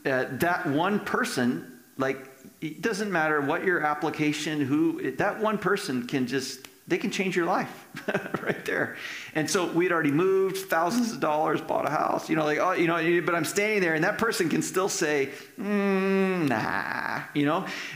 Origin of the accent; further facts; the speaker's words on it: United States; now in Canada; when we did actually move here to Canada, it was May of 2004. And when we, I had applied, because I'm an American citizen, I had applied for permanent resident status